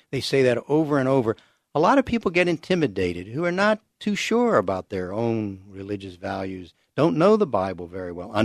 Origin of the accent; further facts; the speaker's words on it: Virginia, United States; Growing up in Virginia as I did, all my classmates, almost all of them were evangelical Christians, and they remain my friends and classmates to this day.